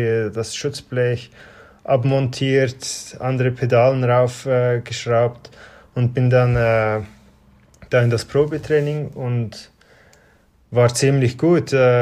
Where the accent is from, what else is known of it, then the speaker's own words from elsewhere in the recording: Switzerland; In dem Dorf, wo ich aufgewachsen bin, hat der lokale Verein, Radsportverein, immer so Kinderrennen organisiert, einmal im Jahr.